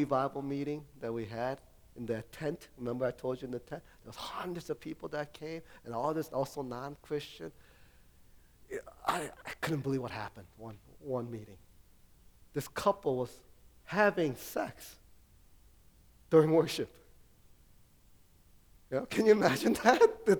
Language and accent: English; Chicago, Illinois, United States; I grew up in Chicago, and I had a lot of issue. You know, if growing up in Chicago … you know, in the 70s.